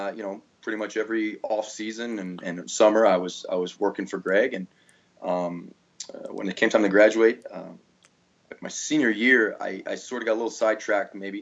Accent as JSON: {"language": "English", "town": "New York City", "region": "New York", "country": "United States", "tie": "born or raised there", "said": "So I grew up in New York City, and honestly, this is the only thing I've ever wanted to do in my life."}